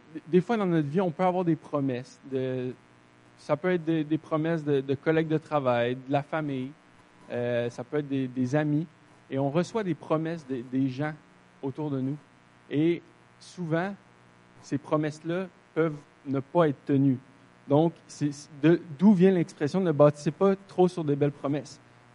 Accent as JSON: {"language": "French", "town": "Quebec City", "region": "Quebec", "country": "Canada", "lives_now": "Lévis, Canada", "said": "moi et Joanie, on vient de Québec. Donc, on habite à Lévis maintenant."}